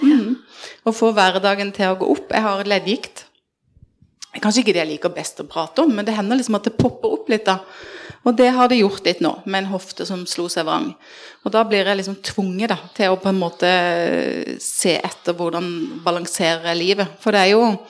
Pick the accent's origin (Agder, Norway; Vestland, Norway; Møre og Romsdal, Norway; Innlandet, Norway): Agder, Norway; Greipstad; now in Grimstad, Norway; Jeg bor i Grimstad. Kommer egentlig fra en bygd, ikke så ulik Konsmo, som heter Greipstad, for de som her sikkert vet, men det i hvert fall rett utenfor Kristiansand. Nå det faktisk Kristiansand kommune. Men der det lenge siden jeg har bodd.